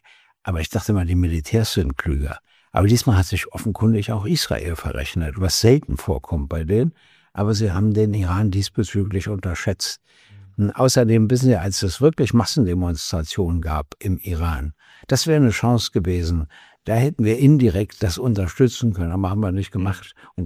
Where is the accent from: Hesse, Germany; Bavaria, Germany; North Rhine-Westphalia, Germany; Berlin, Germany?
Berlin, Germany; Und dann bin ich ja nun mal in Berlin aufgewachsen.